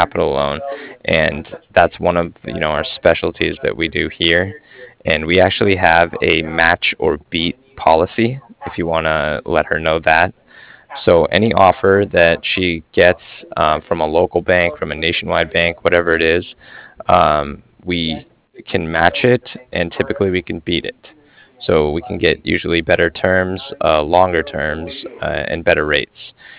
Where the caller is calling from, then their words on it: Cardiff, Wales, United Kingdom; I was calling from Cardiff